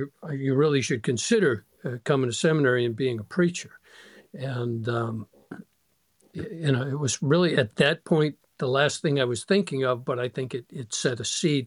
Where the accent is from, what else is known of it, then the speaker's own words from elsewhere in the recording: Malden, Massachusetts, United States; I was at Maplewood Baptist in Malden. Obviously, you know where that is. Growing up in Malden.